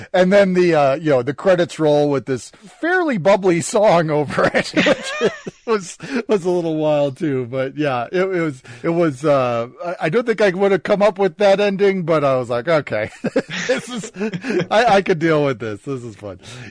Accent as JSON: {"language": "English", "town": "Chicago", "region": "Illinois", "country": "United States", "tie": "born or raised there", "said": "I mean, I grew up in the Chicago area, bowling. We are given a bowling ball at an early age. I was in youth bowling leagues growing up."}